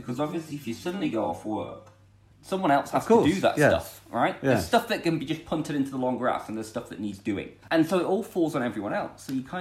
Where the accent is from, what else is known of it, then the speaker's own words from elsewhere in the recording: North West England, United Kingdom; now in North Oxfordshire, United Kingdom; Well, we live in rural North Oxfordshire.